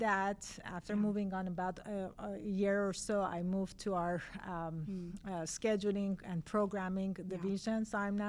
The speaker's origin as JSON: {"language": "English", "country": "Iran", "tie": "born or raised there", "second_language": "English", "said": "Sure. So I'm Armenian, so I have a Christian background. Yeah. I was born and raised in Iran in an Armenian Christian family."}